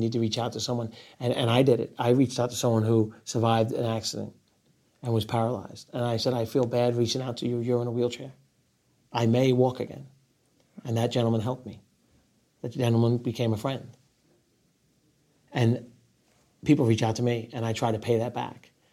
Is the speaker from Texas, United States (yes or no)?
no; New York, United States; So I'm still a New Yorker. I live in Rockaway Beach, Queens, New York.